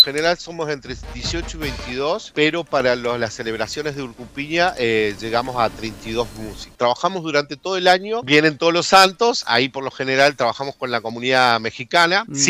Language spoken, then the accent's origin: Spanish; Neuquén, Argentina; now in Córdoba, Argentina; ante todo siempre decimos que somos una banda cordobesa, amén de que somos de distintas latitudes. Yo, por ejemplo, soy neuquino